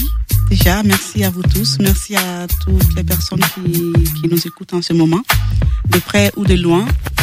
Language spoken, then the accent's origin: French; Mali; je suis une Malienne, j'habite ici, mais j'ai une pensée, ou sinon j'ai tout mes pensées vers le Mali.